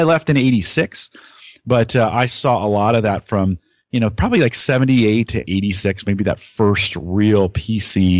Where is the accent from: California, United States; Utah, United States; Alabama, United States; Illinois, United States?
California, United States; Los Gatos; and I grew up in the South Bay near Los Gatos.